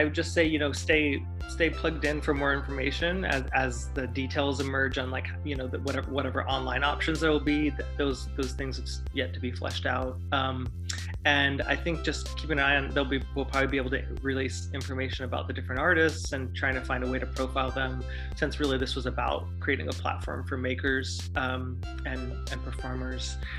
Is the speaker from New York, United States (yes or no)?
yes; New York, United States; But growing up in New York, you guys just meant everybody, right?